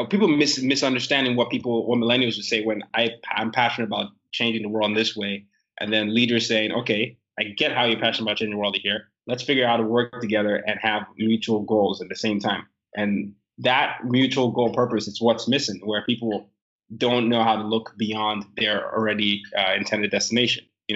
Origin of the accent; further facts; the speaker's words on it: Nigeria; now in United States; I'm a Nigerian, and a lot of times when you don't see your stories